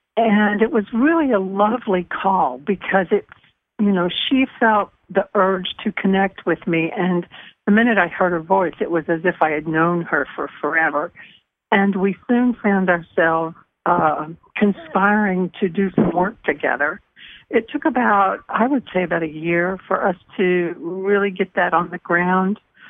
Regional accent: Indiana, United States; I'm going back home to Indiana.

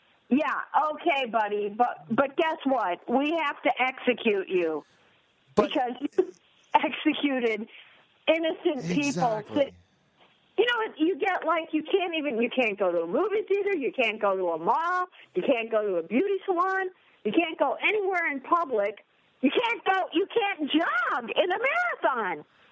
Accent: United States; We grew up in America, the land of cowboys and Indians.

